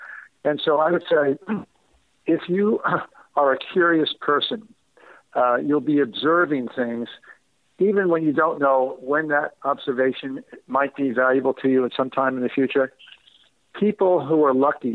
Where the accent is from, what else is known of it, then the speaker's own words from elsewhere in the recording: New York City, New York, United States; When I was a young boy growing up in New York City, I didn't really want toys.